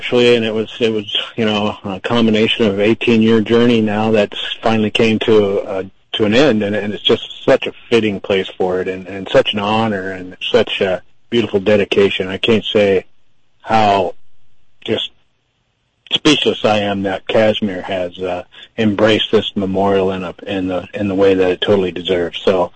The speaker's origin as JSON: {"language": "English", "country": "United States", "said": "But, you know, as an American and you get involved in something like this, you can't pick up the phone and just call somebody"}